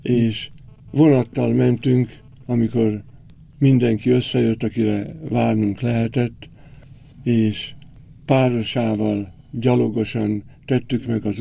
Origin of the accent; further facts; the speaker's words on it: Markaz, Heves, Hungary; nálunk Markazon, mert onnan származom bizonyos szempontból. Kisgyerekkoromat ott töltöttem